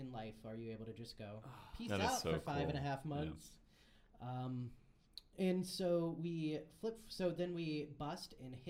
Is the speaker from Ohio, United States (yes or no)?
yes; Coventry, Ohio, United States; Portage Lakes.